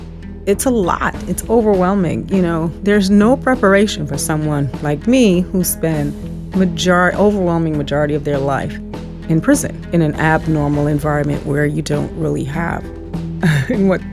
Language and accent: English; Jamaica; because I come from Jamaica, the island of Jamaica.